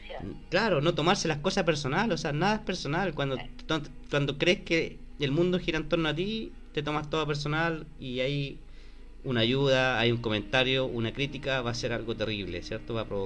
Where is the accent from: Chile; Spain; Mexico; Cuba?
Chile; Entonces, lo único que hacemos como chilenos es andar suponiendo lo que va a pasar.